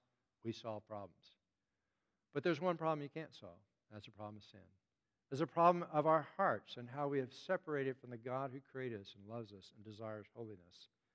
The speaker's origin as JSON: {"language": "English", "town": "Houston", "region": "Texas", "country": "United States", "tie": "born or raised there", "said": "I grew up in Houston, Texas, and I didn't get on a plane until I was 18 years old. And I lived in just three houses over 18 years."}